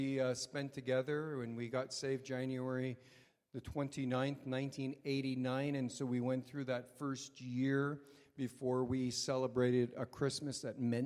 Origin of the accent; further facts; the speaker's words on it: Quebec, Canada; I grew up in Quebec, so if you were, so unless either you were Catholic or there was something wrong with you, you know.